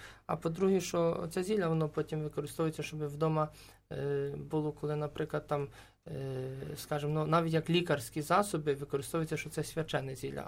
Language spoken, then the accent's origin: Ukrainian; Kyiv, Ukraine; я теж з Києва, ми здесь приїхали в паломничество.